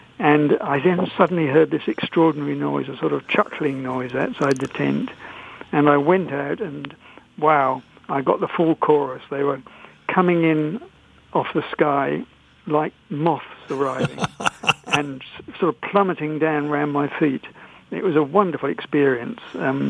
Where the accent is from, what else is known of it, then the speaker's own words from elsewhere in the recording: England, United Kingdom; accent: English; because I'd been talking to some of the birders, they'd recognized my English accent